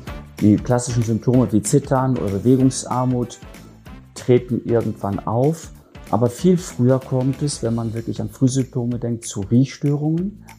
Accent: Münster, North Rhine-Westphalia, Germany; ich bin 1968 in Münster geboren, als Kind zwei spanischer Gastarbeiter und habe dann auch in Münster studiert und dann auch letztendlich über 15 Jahre hinweg in Münster auch Medizin gemacht.

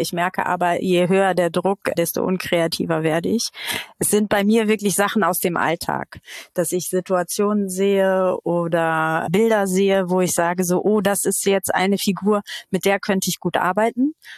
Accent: Hamburg, Germany; Also ich bin Hamburgerin durch und durch, auch gebürtige, nicht nur geboren, sondern gebürtig seit Generationen. Mein Herz hängt am Norden.

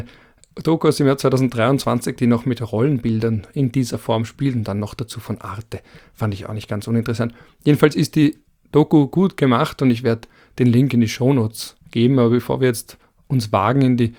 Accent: Vienna, Austria; ich komme auch aus Wien

